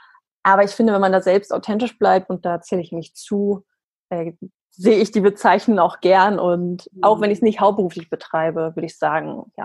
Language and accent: German; Berlin, Germany; ich bin gebürtige Berlinerin